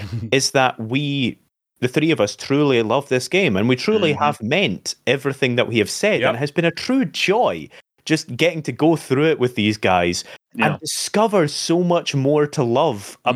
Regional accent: United Kingdom; No, I'm not sorry. I am British.

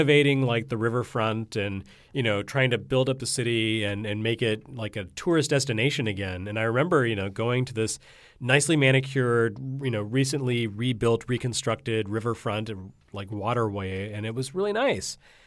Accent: Flint, Michigan, United States; born there; I was born in Flint, Michigan and went back there to visit family every couple of summers when I was a kid.

